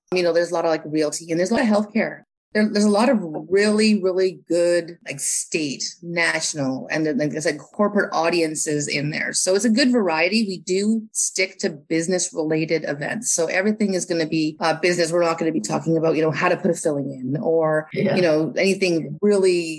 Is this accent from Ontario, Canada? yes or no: no; Vancouver, British Columbia, Canada; I'm originally from Vancouver